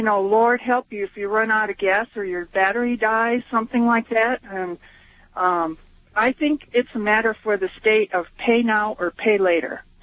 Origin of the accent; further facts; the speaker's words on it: Arizona, United States; Well, I was in Arizona. I'm from Arizona.